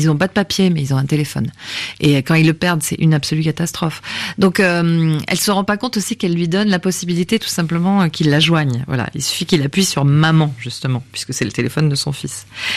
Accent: Bayonne, Nouvelle-Aquitaine, France; Et puis, à Bayonne aussi, maintenant, mon pays natal.

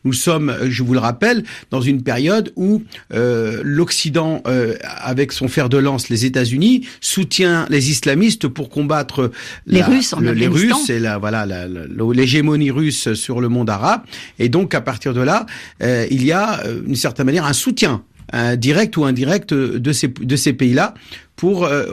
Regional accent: Mantes-la-Jolie, Île-de-France, France; born there; je suis né à Mantes-la-Jolie, donc dans une banlieue à l'époque qui était considérée comme la deuxième plus grande ZUP d'Europe.

